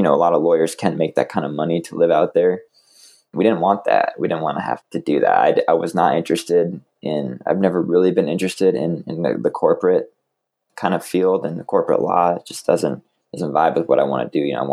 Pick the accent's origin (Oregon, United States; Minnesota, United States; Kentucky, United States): Minnesota, United States; now in Norman, United States; And me growing up in Minnesota thought, hey, we know we could look at the Midwest.